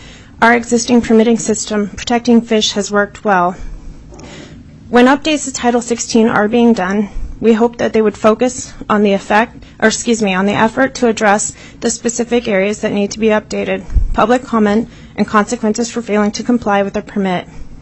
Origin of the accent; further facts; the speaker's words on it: Nome, Alaska, United States; I'm originally from Nome. I'm a lifelong Alaskan, and I live and work here, and I love it here.